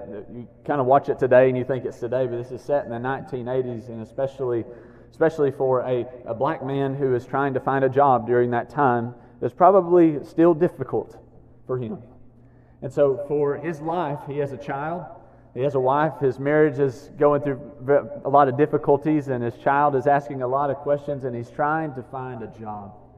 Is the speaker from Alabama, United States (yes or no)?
yes; Alabama, United States; that happened a lot where I grew up in Alabama. People learn trades, and we need those jobs too.